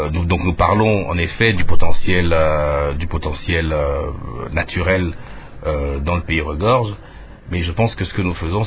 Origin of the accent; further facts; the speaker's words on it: Kinshasa, DR Congo; moi j'ai grandi à Kin